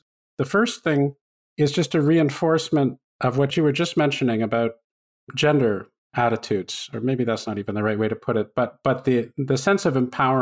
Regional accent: Canada; I grew up in Canada

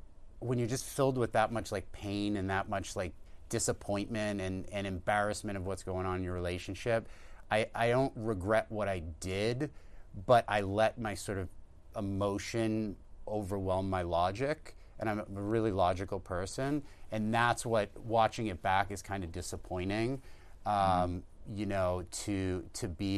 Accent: Boston, Massachusetts, United States; And I grew up in Boston.

